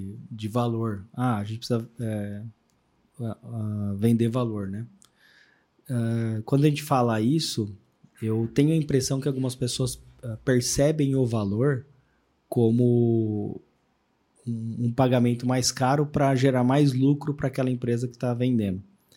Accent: São Paulo, Brazil; a gente estava aqui no interior de São Paulo, né? Também sou caipira.

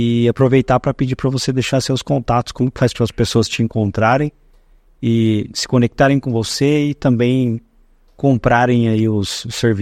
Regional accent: Indaiatuba, São Paulo, Brazil; Eu sou daqui de Indaiatuba, né?

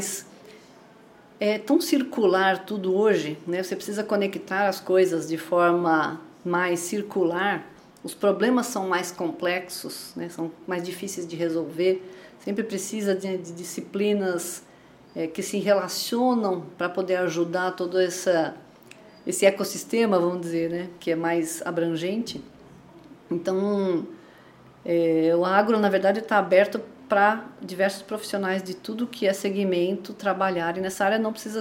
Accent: São Paulo, Brazil; born there; also born or lived in Piracicaba / Minas Gerais; Eu nasci na Moca.

